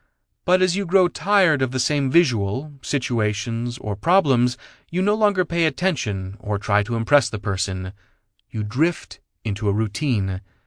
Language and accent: English; France; As a child growing up in France, I witnessed my mom become an entrepreneur